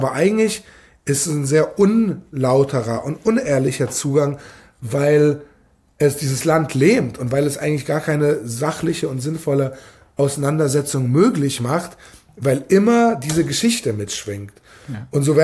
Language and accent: German; West Germany, Germany; ich bin kein Ostdeutscher, ich bin in Westdeutschland aufgewachsen, aber habe zumindest tatsächlich diese Vergangenheit oder diese Wurzeln als Pole, die mich natürlich sowohl nach Ostdeutschland als auch nach Polen geführt haben.